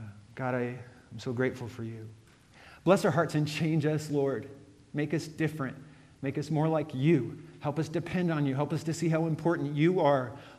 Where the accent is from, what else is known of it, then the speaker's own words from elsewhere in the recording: California, United States; And I come from California, and I love plants with thick, waxy leaves.